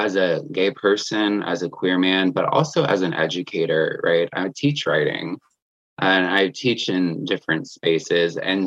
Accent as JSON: {"language": "English", "region": "Florida", "country": "United States", "tie": "born or raised there", "said": "But, you know, Florida, growing up in Florida, I love it. I love Florida so much."}